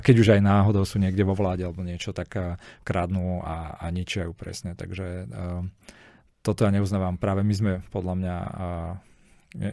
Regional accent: Kysucký Lieskovec, Žilina Region, Slovakia; also born or lived in Bratislava; Ja som mal taký príbeh, že keď ja som bol z Kysuckého Lieskovca, potom som chodil na strednú do Žiliny, potom som chodil na vysokú školu do Bratislavy

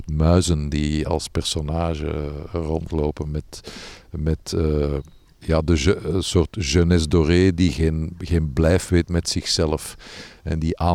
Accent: Brussels, Brussels-Capital Region, Belgium; Maar ik ben Brusselaar, dus ik ben, enfin, laten we zeggen, toch redelijk in twee talen opgegroeid.

